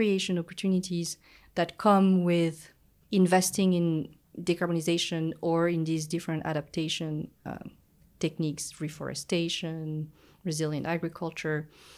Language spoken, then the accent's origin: English; France; I come from France